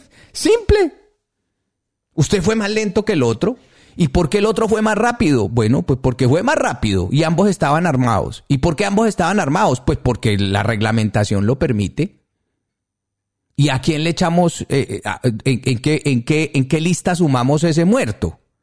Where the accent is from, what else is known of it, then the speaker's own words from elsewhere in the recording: Colombia; yo no tengo que hacer aquí mucho esfuerzo para explicarle cómo somos los colombianos